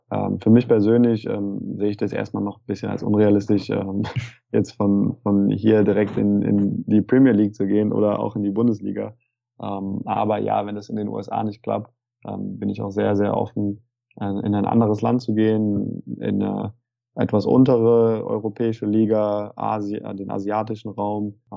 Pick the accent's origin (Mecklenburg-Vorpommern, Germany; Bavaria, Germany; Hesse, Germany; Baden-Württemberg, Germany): Hesse, Germany; Frankfurt; Ja, haben sie mich gefragt, woher ich komme, und habe gesagt, aus Frankfurt.